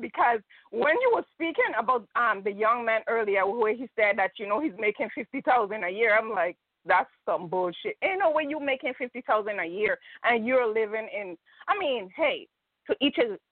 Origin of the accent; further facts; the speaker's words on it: U.S. Virgin Islands; I'm calling from the Virgin Islands.